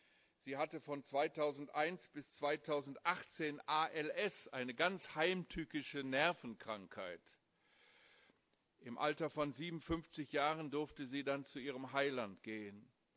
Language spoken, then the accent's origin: German; Haiger, Hesse, Germany; als ich dann nach Heiger-Steinbach zurückkam in meinen Heimatort, und das ging ja gleich durch die Medien, dass ein Hesse am Nebelhorn abgestürzt ist